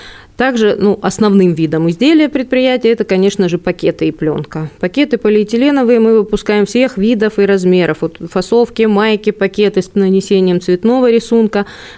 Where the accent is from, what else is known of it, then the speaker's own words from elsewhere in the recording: Crimea, Ukraine; Я коренная крымчанка, но в отличие от моих родителей. Мои родители из Тверской области, и старшая сестра родилась в Тверской области, а уже я и младший брат, мы родились уже в Крыму, поэтому можем говорить, что мы, да, мы крымчане уже абсолютные